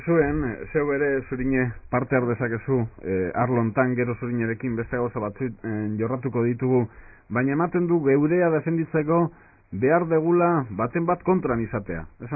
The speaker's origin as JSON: {"language": "Basque", "region": "Basque Country", "country": "Spain", "second_language": "Basque", "said": "ni ere aita izan naiz, biak arabarrak, euskara ikasi genuen, baina ni behintzat, nire kasuan ez nintzen euskaldun zaharra."}